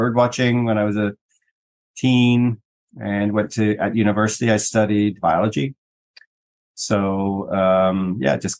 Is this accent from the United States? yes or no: no; England, United Kingdom; I grew up in England, the UK